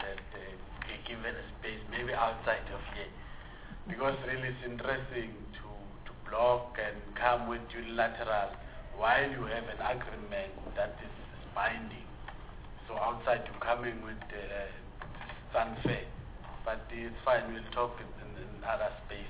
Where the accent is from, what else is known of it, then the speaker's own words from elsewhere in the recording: South Africa; As South African, because seeing that we've got a lot of countervailing and also dumping